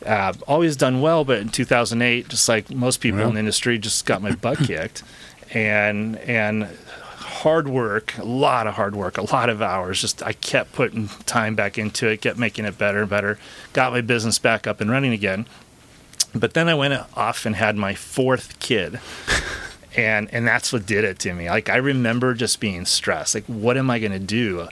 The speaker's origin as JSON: {"language": "English", "town": "San Clemente", "region": "California", "country": "United States", "tie": "born or raised there", "said": "So I grew up in San Clemente, a great little town and small town."}